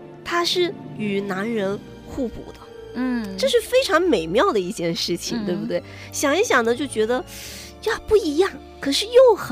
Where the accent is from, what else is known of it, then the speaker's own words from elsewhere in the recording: China; 我们中国人特别强调与原生家庭的关系，